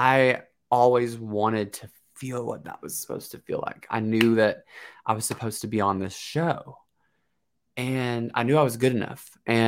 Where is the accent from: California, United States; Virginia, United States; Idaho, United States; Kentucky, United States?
Kentucky, United States; I grew up in Kentucky, so kind of a bad location for if you want to be a superstar, unless you're like Jennifer Lawrence.